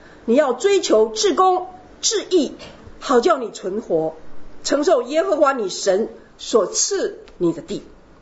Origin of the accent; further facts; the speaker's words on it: United States; 特别是在美国，我从美国来，我非常注意那边的情况